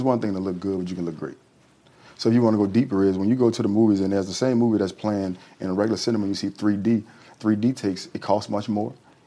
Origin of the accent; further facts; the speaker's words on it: New Orleans, Louisiana, United States; growing up in New Orleans when I was young and I was in the street